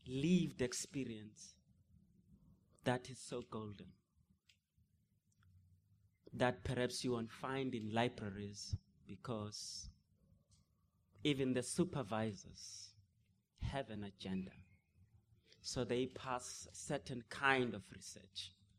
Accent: South Africa; also born or lived in Beit Sahur; Because when I, as a South African, lived in Beit Sahur

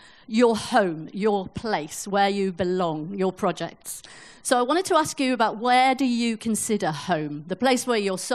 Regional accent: Wales, United Kingdom; accent: Welsh; for people who know me, you will hear me code switch absolutely 100% to my Welsh accent.

